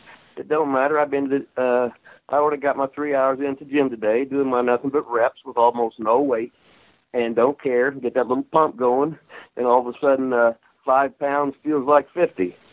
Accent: Seymour, Indiana, United States; at the high school where I grew up at in Seymour, Indiana.

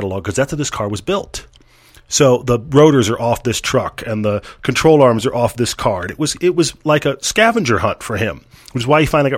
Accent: Houston, Texas, United States; Look, I grew up in Houston.

